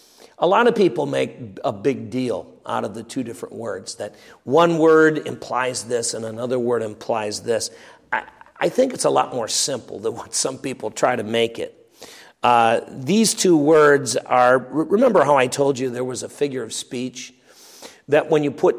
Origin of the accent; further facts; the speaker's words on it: Royal Oak, Michigan, United States; He was from my neck of the woods growing up in Royal Oak, Michigan.